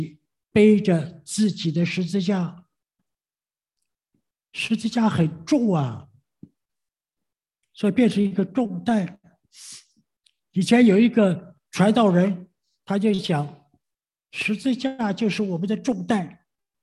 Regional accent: China; 我们中国人有多少人啊？这么多人，有多少信耶稣的？

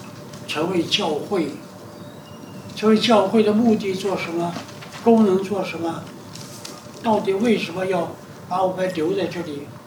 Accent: Taiwan; 我们台湾人叫幼稚园，你们大陆叫幼儿园

